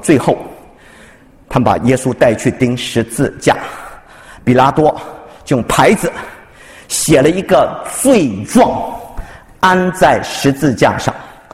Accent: China; 就像我们中国人恨日本天皇一样

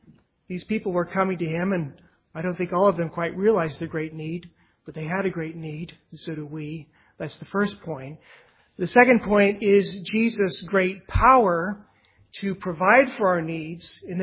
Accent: United States; I'm an American, and in America, the customer is always right, right?

